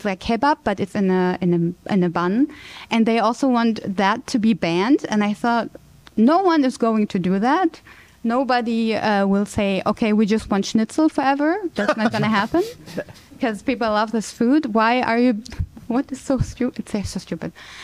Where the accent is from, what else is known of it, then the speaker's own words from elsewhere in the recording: Germany; English is a second language; I'm not from America and I'm from Germany.